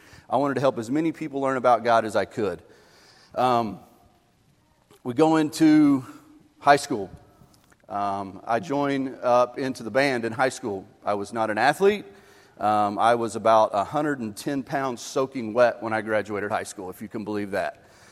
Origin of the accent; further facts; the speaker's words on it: Broken Bow, Oklahoma, United States; also born or lived in Moore / Norman / Ardmore; I grew up in Broken Bow via Moore, Norman, Ardmore, kind of a couple stints here and there. Dad ran a Christian bookstore, and so we followed him around where the bookstore was.